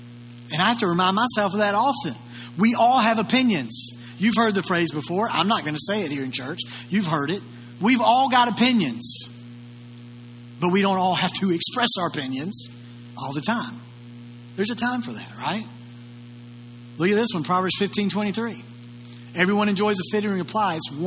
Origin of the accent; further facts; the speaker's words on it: the South, United States; accent: Southern; Our accents reveal where we're from. You want to hear something funny? My accent is Southern.